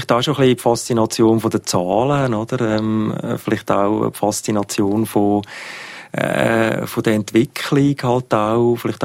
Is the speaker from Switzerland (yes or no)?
yes; Horw, Lucerne, Switzerland; Also ich bin in Horb aufgewachsen. Das ist im Kanton Luzern, also eine Vorortsgemeinde vom Kanton Luzern. Und ich bin eigentlich aufgewachsen in einer, ich sage jetzt mal, ganz durchschnittlichen Mittelklassefamilie.